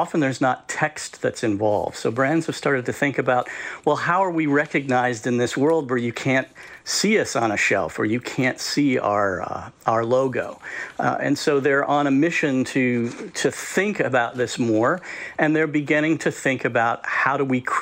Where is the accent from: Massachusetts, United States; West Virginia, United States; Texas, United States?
West Virginia, United States; I grew up in West Virginia in a coal mining town.